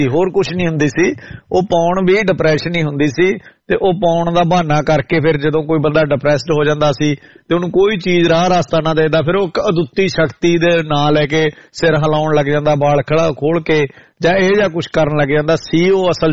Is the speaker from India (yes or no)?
yes; Desu Malkana, Haryana, India; ਮੇਰਾ ਪਿੰਡ ਇੱਕ ਹਰਿਆਣਾ ਪੰਜਾਬ ਦੇ ਕੰਢੇ ਦੇ ਉੱਤੇ ਵਸਿਆ ਪਿੰਡ ਆ ਜੀ, ਦੇਸੂ ਮਲਕਾਣਾ ਉਹਦਾ ਨਾਂ, ਛੋਟਾ ਜਿਹਾ ਪਿੰਡ ਆ ਤੇ ਐਡਾ ਛੋਟਾ ਵੀ ਨਹੀਂ, 3-4 ਹਜ਼ਾਰ ਦੀ ਆਬਾਦੀ ਹੈਗੀ ਆ